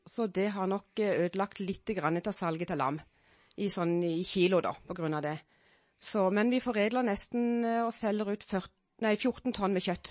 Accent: Søgne, Agder, Norway; now in Beitostølen, Norway; jeg kommer fra Søgne, fra Vest-Agder, og flyttet til Beitostølen sommeren 80 for å da utdanne meg som kokk. Og siden har jeg vært her.

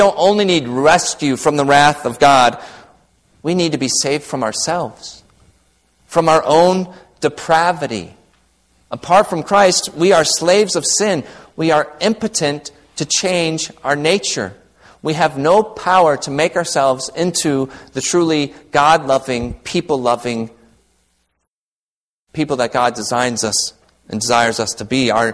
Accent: Michigan, United States; When I was a kid growing up in Michigan

